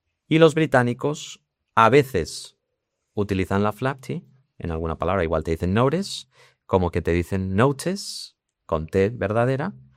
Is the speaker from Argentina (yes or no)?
no; Florida, United States; accent: General American English; also born or lived in England; mi acento natural es lo que se llama General American English, el inglés americano genérico, que es el que se habla en Florida.